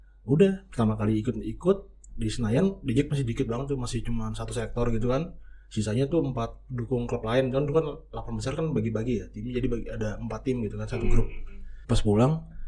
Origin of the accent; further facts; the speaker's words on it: Menteng, Jakarta, Indonesia; Karena kebetulan gue tuh besar emang di daerah Menteng gitu, nenek gue tuh tinggal di situ gitu.